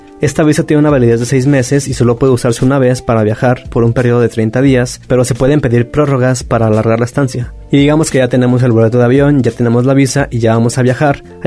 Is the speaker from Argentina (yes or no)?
no; Mexico; nosotros como mexicanos